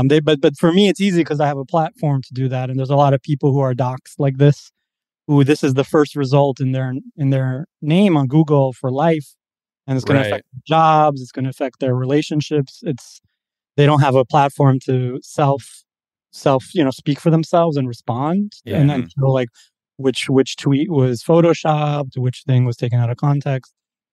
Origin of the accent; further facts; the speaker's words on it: Uzbekistan; So I'm from Uzbekistan.